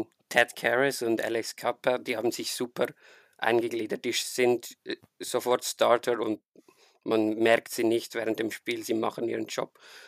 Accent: Switzerland; Man hört es mir vielleicht an. Ich komme aus der Schweiz.

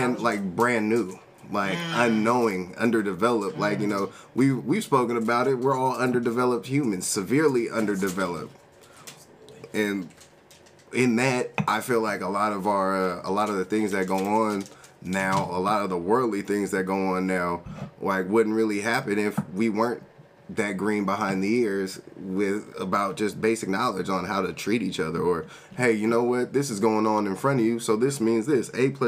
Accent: California, United States; I mean, I come from the Bay.

